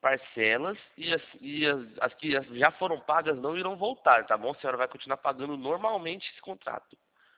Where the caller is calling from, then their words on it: Rio Claro, São Paulo, Brazil; also born or lived in Rio de Janeiro; eu falo atualmente da cidade de Rio Claro, próximo a Campinas.